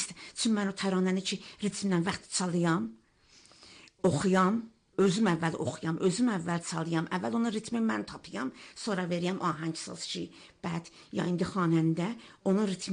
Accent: Iran; Mən İranlıyam.

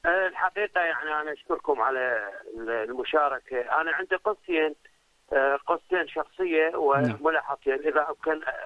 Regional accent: Iraq; عندنا بالعراق

